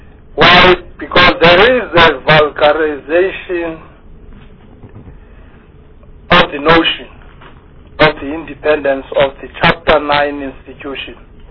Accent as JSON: {"language": "English", "region": "KwaZulu-Natal", "country": "South Africa", "said": "I want to tell you that I'm from KwaZulu-Natal."}